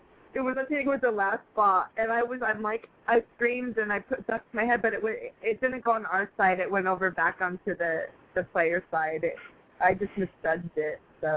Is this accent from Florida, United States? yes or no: no; California, United States; I'm not from Washington. I'm from California, and I know my way around California, but not Washington and everything.